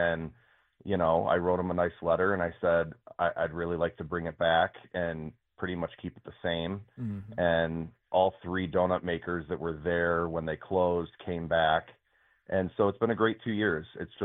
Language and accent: English; Detroit, Michigan, United States; like so many Detroiters, I grew up on Dutch Girl.